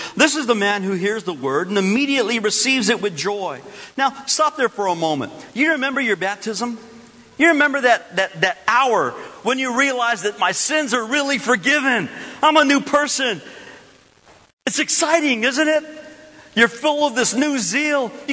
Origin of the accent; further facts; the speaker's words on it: Belen, New Mexico, United States; In my hometown, in Belen, New Mexico, there was a fellow who started to build a big building in town.